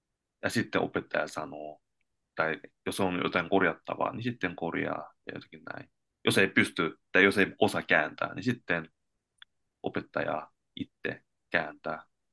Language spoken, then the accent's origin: Finnish; Japan; first language Korean; Finnish is a second language; now in Finland; osaan korea äidinkielenäni ja sitten japania. Olen syntynyt Japanissa ja olen asunut Japanissa noin yli 10 vuoden.